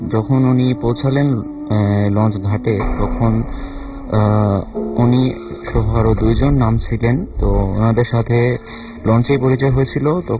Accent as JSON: {"language": "Bangla", "town": "Sylhet", "region": "Sylhet Division", "country": "Bangladesh", "said": "এবং সিলেট থেকে এসেছি।"}